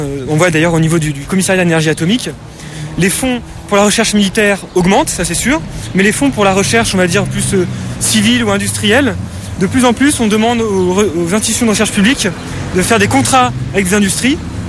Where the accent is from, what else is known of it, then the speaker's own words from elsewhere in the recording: Grenoble, Auvergne-Rhône-Alpes, France; de Grenoble, et je fais partie de l'opposition grenobloise aux nécrotechnologies.